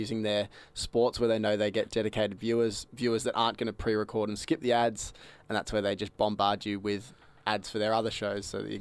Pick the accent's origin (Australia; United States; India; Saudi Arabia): Australia; Bendigo, Victoria; I'm from Bendigo as well.